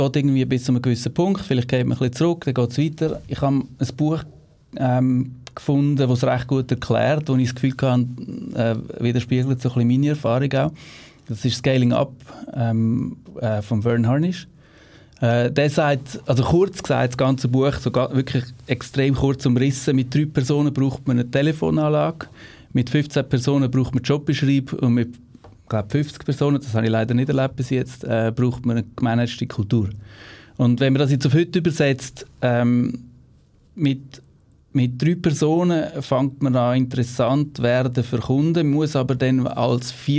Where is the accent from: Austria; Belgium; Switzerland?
Switzerland; accent: Swiss German; ich habe gedacht, ich rede auf Schweizerdeutsch.